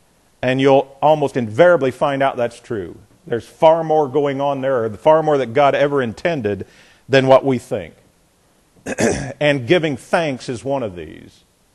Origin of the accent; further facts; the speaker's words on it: the South, United States; I've never learned as a Southerner to appreciate fried okra.